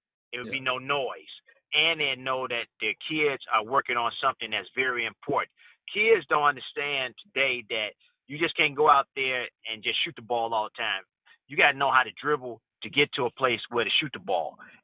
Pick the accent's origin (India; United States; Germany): United States; Chicago, Illinois; I'm from Chicago, and we had a lot of snow back in the 70s, early 80s